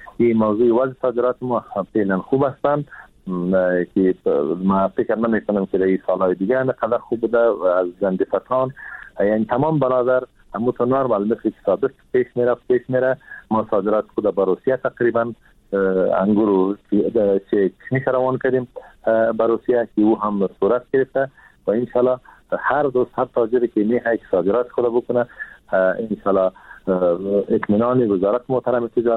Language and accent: Persian; Afghanistan; ما هم از افغانستان هستم